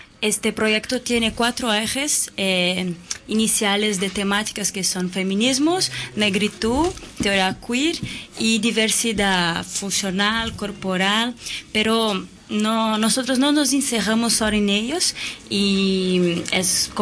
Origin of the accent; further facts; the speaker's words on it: Brazil; Hola, buenas tardes … de Brasil.